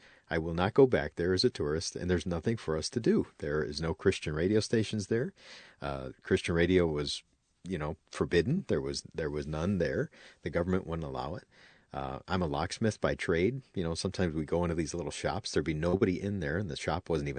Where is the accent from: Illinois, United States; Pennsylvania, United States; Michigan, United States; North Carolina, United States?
Illinois, United States; growing up on the South Side is full of Irish and Irish wannabe people, and I was never one of them.